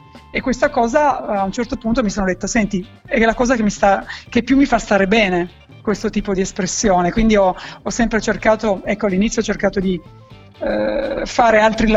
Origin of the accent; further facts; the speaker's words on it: Turin, Piedmont, Italy; born there; io sono nata qua a Torino, ho viaggiato anche molto